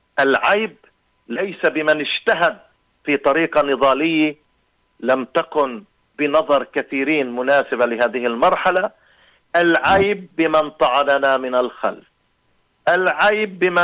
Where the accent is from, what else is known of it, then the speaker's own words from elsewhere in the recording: Palestine; تنتصر لكرامتنا ولحقوقنا نحن أبناء فلسطين.